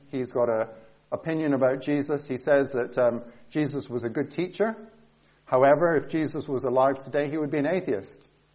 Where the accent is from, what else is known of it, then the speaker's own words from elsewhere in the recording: Bangladesh; also born or lived in Scotland; now in Bath, United Kingdom; I'm from Scotland. My parents, I only ever lived there for 2 years. So my parents were missionaries in Bangladesh. I grew up there. I spent the first 16 years of my life in Bangladesh. I studied at an international Christian boarding school in South India.